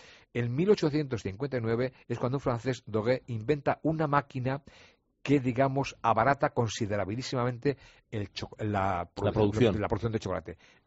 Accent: Valladolid, Castile and León, Spain; De niño, en Valladolid... Mira, en Valladolid natal

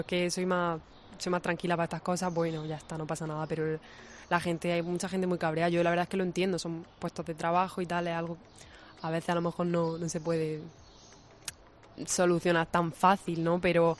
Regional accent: Almería, Andalusia, Spain; Yo es que soy de Almería

